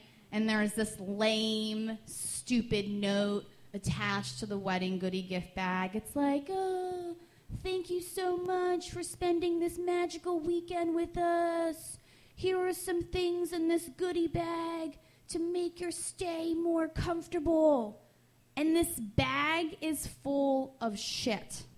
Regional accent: Harleysville, Pennsylvania, United States; now in Philadelphia, United States; Well, I'm from outside Philly, but it's

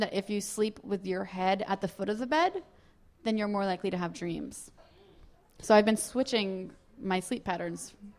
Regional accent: New Jersey, United States; It's because I'm from New Jersey.

